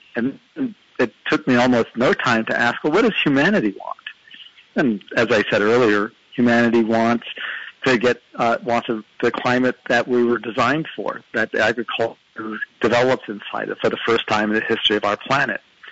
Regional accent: East Coast, United States; I grew up on the East Coast, and when I learned to drive

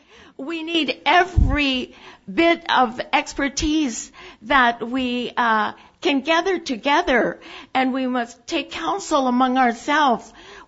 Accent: United States; I'm originally from the States

